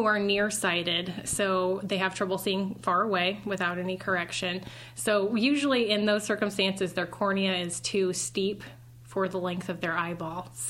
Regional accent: Storm Lake, Iowa, United States; now in Waukee, United States; Yep, I'm from Storm Lake originally, and I currently live in Waukee.

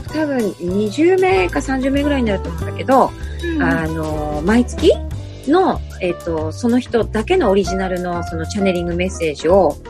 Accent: Yamagata, Japan; accent: Shonai dialect; たぶんこれ、庄内弁が出ちゃったの。

